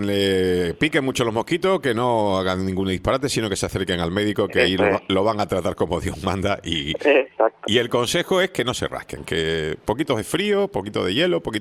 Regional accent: Canary Islands, Spain; nos afecta como canarios que somos

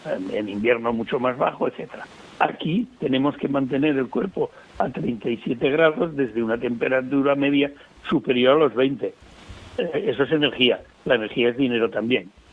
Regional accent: Burgos, Castile and León, Spain; Yo que nací en Burgos, cuando la adolescencia la pasé allá

